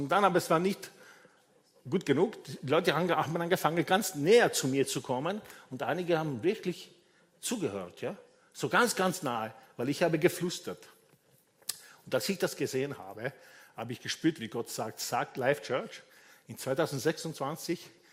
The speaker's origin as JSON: {"language": "German", "region": "Vienna", "country": "Austria", "said": "als Wiener ist das ganz wichtig, wir leben so zerstreut."}